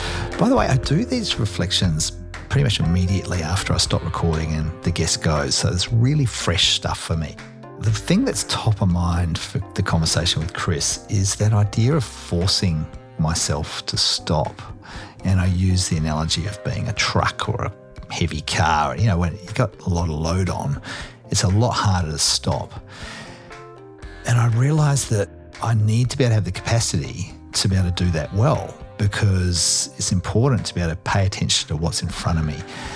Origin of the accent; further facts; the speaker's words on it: Perth, Western Australia, Australia; my home country, Australia, in particular Western Australia, which is where I'm from, in particular Perth.